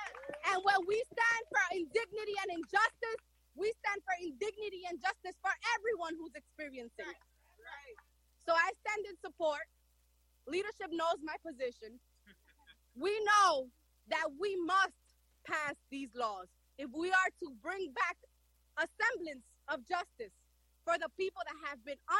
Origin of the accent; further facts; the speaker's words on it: Washington Heights, New York, United States; In my generation growing up in Washington Heights